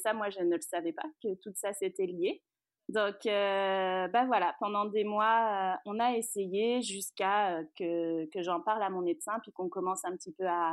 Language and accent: French; France; moved away as an adult; Alors moi, j'ai 33 ans, donc je suis française, on s'est expatriée ici.